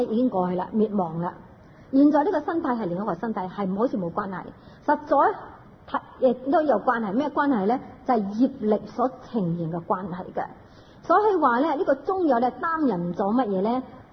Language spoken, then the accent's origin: Chinese; China; 在我們中國呢，我們中國人不是很喜歡打坐這件事